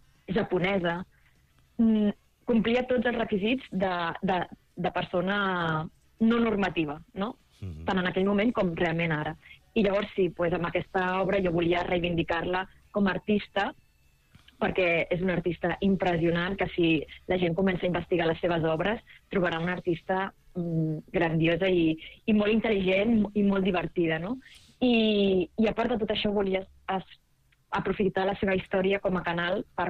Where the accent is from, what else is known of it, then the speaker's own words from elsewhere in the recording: Barcelona, Catalonia, Spain; I jo sóc una persona mestissa, nascuda a Barcelona, i criada a Barcelona i catalana.